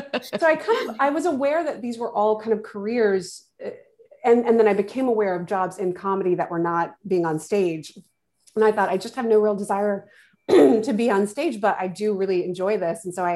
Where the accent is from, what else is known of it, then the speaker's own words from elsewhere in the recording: North Carolina, United States; I'm a country girl. I'm from North Carolina.